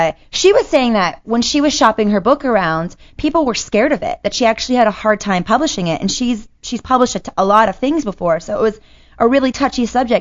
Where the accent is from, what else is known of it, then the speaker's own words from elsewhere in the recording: Baltimore, Maryland, United States; See, I'm from Baltimore, D.C. area, so I hear you.